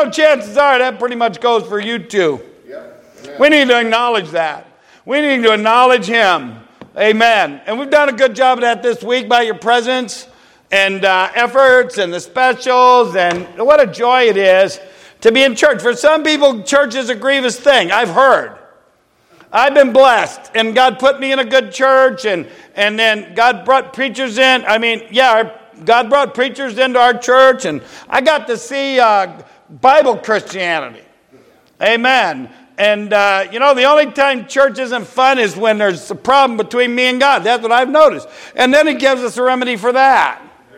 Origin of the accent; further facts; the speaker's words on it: Ohio, United States; When I grew up in Northern Ohio as a kid in the early 60s, I guess, I was, well, yeah, 7, 8 years old.